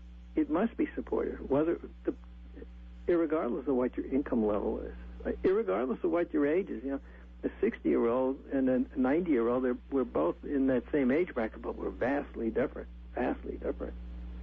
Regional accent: Manhattan, New York, United States; I grew up in Manhattan, and I grew up in a neighborhood that was predominantly refugee Jewish, and we were Roman Catholic, German and Austrian immigrants

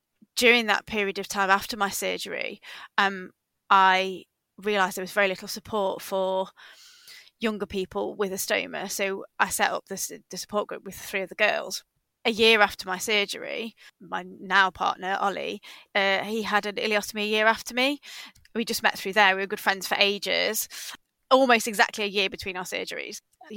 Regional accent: East Midlands, United Kingdom; I'm from Derbyshire.

